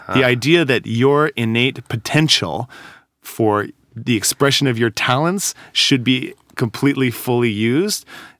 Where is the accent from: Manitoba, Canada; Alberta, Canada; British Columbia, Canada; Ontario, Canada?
British Columbia, Canada; Vancouver; I grew up in Vancouver. I knew those people growing up.